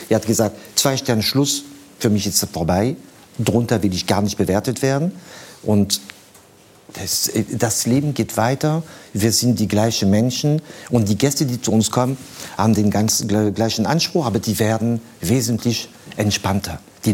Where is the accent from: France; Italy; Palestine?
France; Bei uns in Frankreich haben wir eine Sitte.